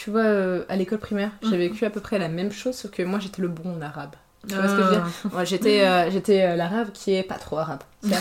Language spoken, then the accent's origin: French; France; born there; Mais moi, je suis née en France. Je suis dans mon pays, tu vois.